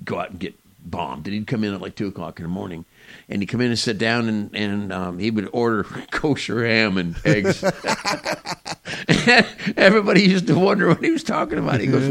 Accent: Del Mar, California, United States; Growing up in Del Mar, up in the hill, there was a liquor store

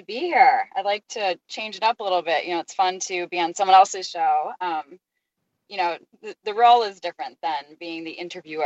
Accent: Glencoe, Illinois, United States; also born or lived in Highland Park / New York / Los Angeles / Boston; now in San Diego, United States; I'm originally from Glencoe, Illinois. And then we lived in the city for a while, and then we had moved from Highland Park to San Diego last September. But I've also lived in New York. I've lived in LA. I've lived in Boston and London.

